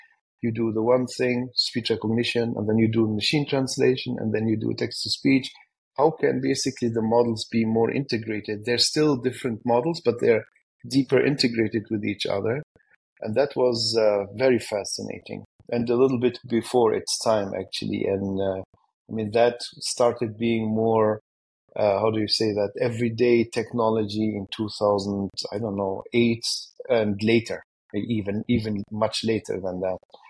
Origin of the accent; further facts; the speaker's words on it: Germany; English is a second language; being bilingual myself, so I have Syrian origins, was born and raised in Germany, so I speak German and Arabic fluently.